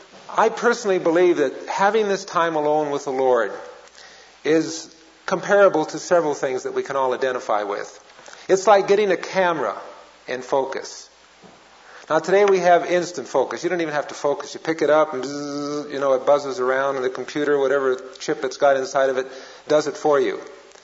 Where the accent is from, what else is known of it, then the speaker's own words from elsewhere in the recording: Colorado, United States; because, of course, we're from Colorado and we were cheering for Air Force.